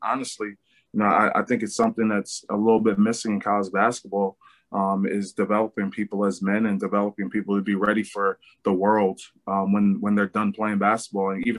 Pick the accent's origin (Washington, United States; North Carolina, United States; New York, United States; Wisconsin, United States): New York, United States; New York City; especially to come back to my hometown, New York City, and be a school like Fordham.